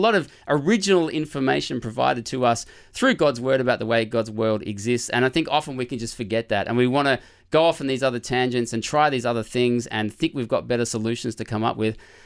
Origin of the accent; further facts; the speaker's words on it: Australia; as an Australian viewer, let alone anywhere else in the world